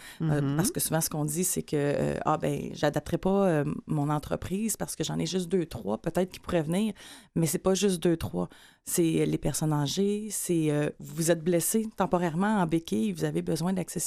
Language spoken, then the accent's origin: French; Longueuil, Quebec, Canada; j'ai de la famille sur la rive sud de Montréal. Je viens de Montréal. Je suis native